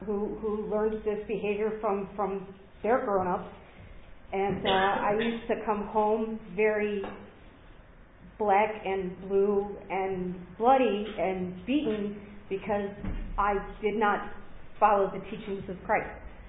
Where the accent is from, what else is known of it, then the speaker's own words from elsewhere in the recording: Chicago, Illinois, United States; born there; All right, so I was born in the Chicago area.